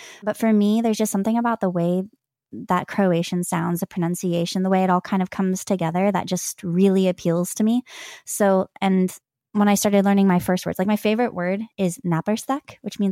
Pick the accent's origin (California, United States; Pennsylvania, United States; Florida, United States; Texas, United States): California, United States; California. I have Irish heritage, among other things.